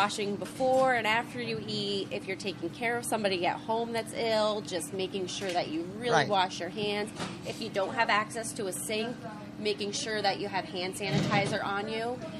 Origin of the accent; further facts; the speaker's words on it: Claverack, New York, United States; I'm originally from Claverack.